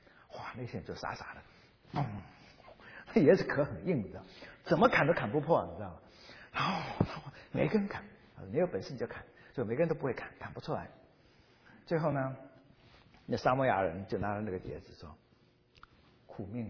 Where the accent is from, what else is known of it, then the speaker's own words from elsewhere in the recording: China; 我们中国人一句俗语叫势如破竹。